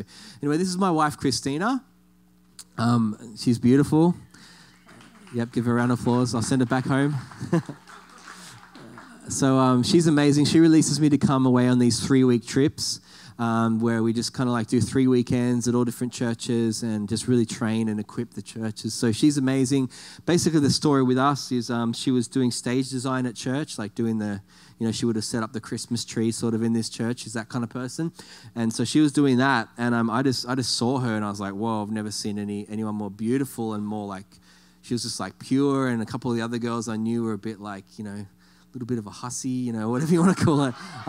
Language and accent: English; Sydney, New South Wales, Australia; I'm here from Sydney, Australia.